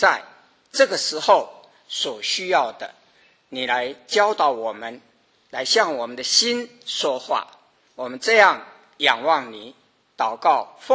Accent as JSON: {"language": "Chinese", "country": "China", "said": "钱，你有钱，我们中国人就叫做什么财主啊？"}